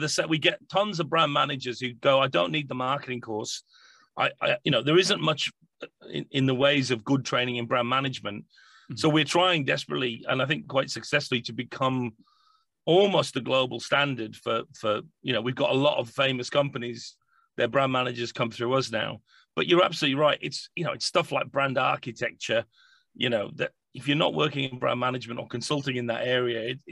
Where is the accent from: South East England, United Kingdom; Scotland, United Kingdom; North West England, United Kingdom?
North West England, United Kingdom; You know, I'm more prosaic. You know, I'm from Cumbria, for God's sake.